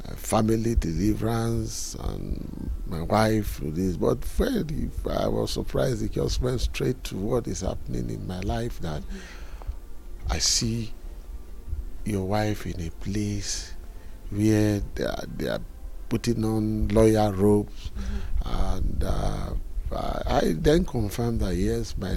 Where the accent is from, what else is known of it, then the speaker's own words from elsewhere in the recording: Lagos, Nigeria; I'm coming from Nigeria. Lagos, Nigeria, that's where I come from.